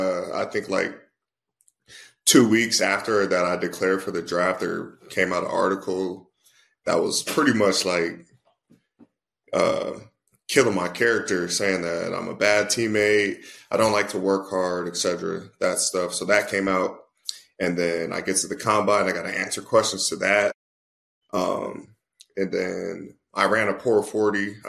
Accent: San Diego, California, United States; So I'm from here. I'm from San Diego. Went to high school here, everything.

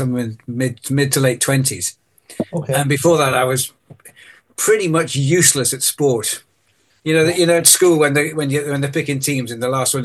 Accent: North East England, United Kingdom; now in Ashbourne, United Kingdom; I live in near Ashbourne in Derbyshire, so kind of in the middle of the country now. I am a born and bred Northumbrian. I grew up in Northumberland.

